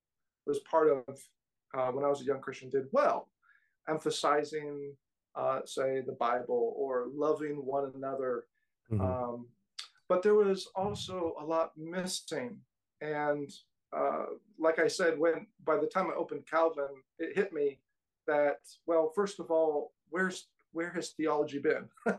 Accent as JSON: {"language": "English", "region": "California", "country": "United States", "lives_now": "Kansas City, United States", "said": "I'm from California originally, and though I'm now in Kansas City and love the Midwest. I grew up in more or less just a free church type environment."}